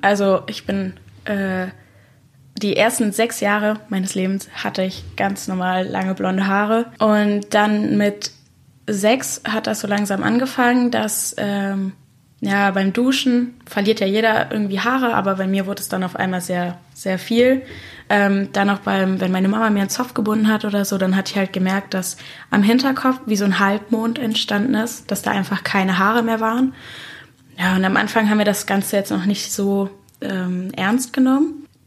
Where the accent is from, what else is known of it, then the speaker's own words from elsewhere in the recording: North Rhine-Westphalia, Germany; Ich komme eigentlich aus der Nähe von Köln und bin jetzt in der verbotenen Stadt, weil ich hier studiere. Ich bin 20